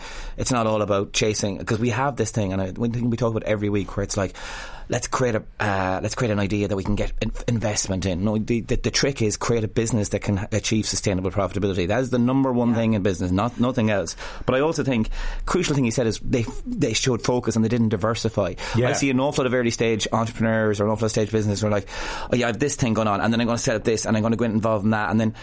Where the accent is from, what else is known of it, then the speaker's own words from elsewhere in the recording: Connacht, Ireland; growing up in Mayo, okay?